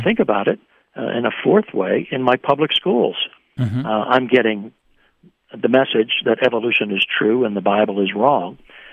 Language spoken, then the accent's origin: English; Los Angeles, California, United States; as a young man growing up in the Los Angeles area in the early 1970s, I was a young Christian